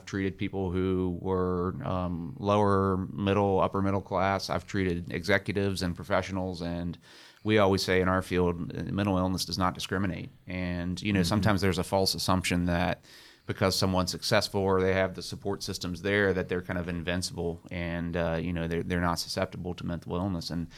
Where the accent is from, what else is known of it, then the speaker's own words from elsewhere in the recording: West Virginia, United States; Yeah, well, I'm from West Virginia. I'm a Mountaineer and I was born and raised there.